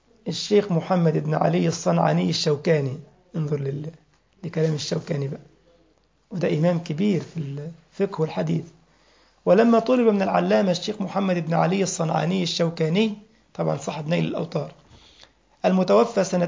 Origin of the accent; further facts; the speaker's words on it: Egypt; بولاق دي منطقة عندنا في مصر يا شيخ أحمد.